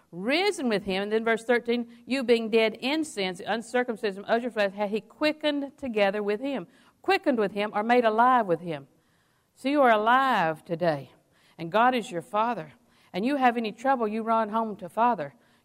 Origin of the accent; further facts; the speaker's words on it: Auburndale, United States; in the natural, I was born in Auburndale. 304, we still own Daddy's house